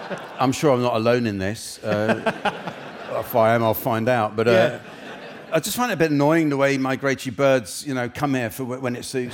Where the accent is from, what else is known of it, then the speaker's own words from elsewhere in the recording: South East England, United Kingdom; I remember once when I was a kid, and I grew up in Hampshire, summer's day